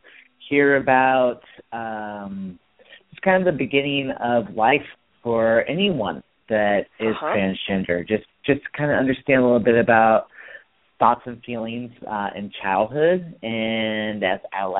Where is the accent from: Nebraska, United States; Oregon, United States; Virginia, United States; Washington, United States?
Nebraska, United States; We lived in the country. I grew up in Nebraska, and in our backyard we had a swimming pool